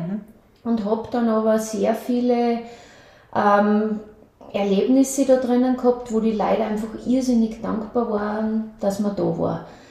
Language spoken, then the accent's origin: German; Ebensee, Upper Austria, Austria; Ich bin 1978 im Februar geboren, komme eigentlich aus gebürtig aus Ebensee, das ist 15 Kilometer weg von Bad Ischl. Bin in einer Familie mit drei Geschwistern aufgewachsen, in eigentlich, wie würde man heute sagen, in einer sozialen schwachen Familie.